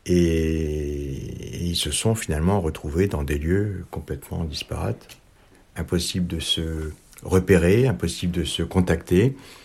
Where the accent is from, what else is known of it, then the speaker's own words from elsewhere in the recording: Algeria; Donc, moi, je suis pied-noir